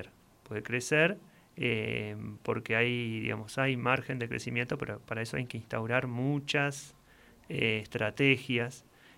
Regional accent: Buenos Aires, Argentina; now in Zapala, Argentina; yo vengo de la provincia de Buenos Aires, de una realidad distinta

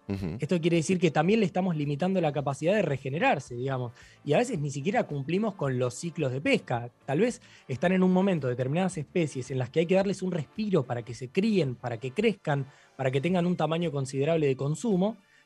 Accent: Buenos Aires, Argentina; muchos de nosotros somos de Buenos Aires, de la ciudad de Buenos Aires, de alrededores

